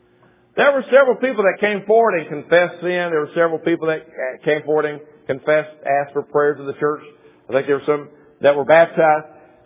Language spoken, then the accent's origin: English; Murfreesboro, Tennessee, United States; I grew up in Murfreesboro, Tennessee.